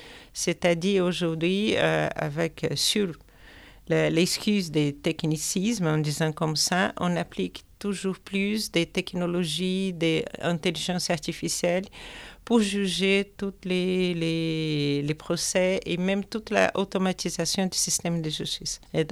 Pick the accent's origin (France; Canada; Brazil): Brazil; je suis brésilienne, anthropologue